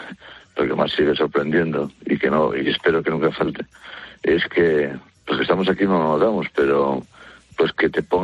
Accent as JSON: {"language": "Spanish", "town": "Cacabelos", "region": "Castile and León", "country": "Spain", "said": "Pero bueno, del Bierzo, de un pueblo que se llama Cacabelos."}